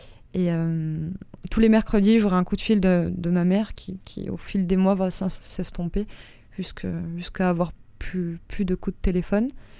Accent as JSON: {"language": "French", "region": "Brittany", "country": "France", "tie": "born there", "said": "D'accord, bah alors moi je suis née en Bretagne"}